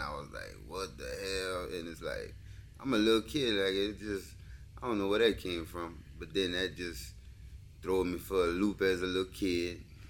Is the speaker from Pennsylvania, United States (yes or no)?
no; Cecilia, Louisiana, United States; also born or lived in Lafayette, Louisiana; And I was born in Lafayette, Louisiana. Then I was brought to Cecilia, Louisiana, where my mom is from, because we moved from Lafayette.